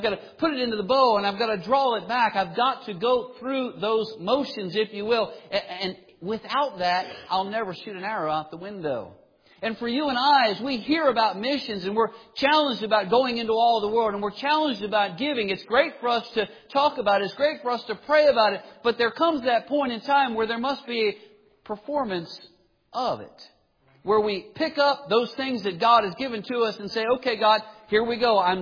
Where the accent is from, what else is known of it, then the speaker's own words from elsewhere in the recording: Pennsylvania, United States; I grew up in Pennsylvania, and we had two big gardens that we would take care of every year.